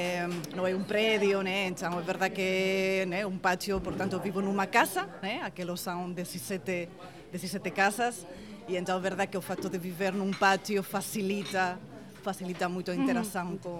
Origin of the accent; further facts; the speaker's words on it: Madrid, Community of Madrid, Spain; Portuguese is a second language; now in Lisbon, Portugal; eu sou espanhola, sou de Madrid, eu cheguei a Lisboa no 2012 e eu vivia em Príncipe Real.